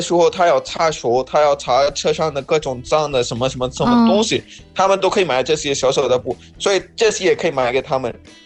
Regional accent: Pakistan; Chinese is a second language; 我巴基斯坦哈鲁每次都是差不多 an office。

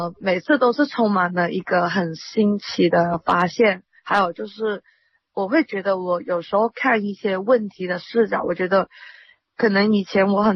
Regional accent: Hong Kong; now in Guangzhou, China; 其实在来到暨南园读书之前，我一直都是在香港那边生活还有成长的，然后这是我第一次真的就真正来到内地的生活还有读书。其实我家乡是在江门的鹤山，然后我每年都会回去

